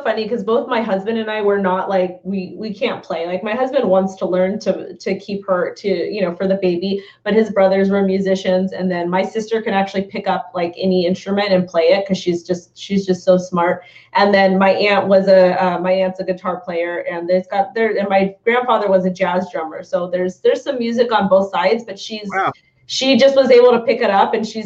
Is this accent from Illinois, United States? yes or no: no; California, United States; Yep. I've been here all my life. I was born and raised in San Gabriel Valley. And yeah, I've been able to travel and do different things, but LA is my home